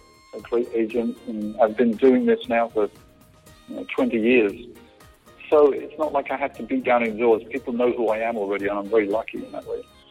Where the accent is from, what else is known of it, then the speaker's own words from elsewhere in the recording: England, United Kingdom; I always go back to England, you know, at least twice a year to play shows there, my home country.